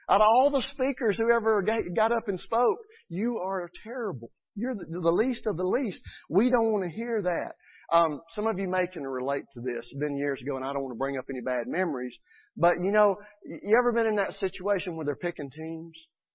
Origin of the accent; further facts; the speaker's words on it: Georgia, United States; accent: Georgia twang; I've got that Georgia twang, you know, and people are like, where are you from?